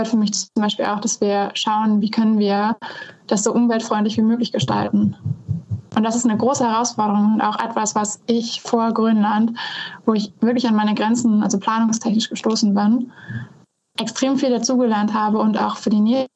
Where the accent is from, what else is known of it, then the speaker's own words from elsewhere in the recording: North Sea coast, Germany; ich bin an der Nordsee aufgewachsen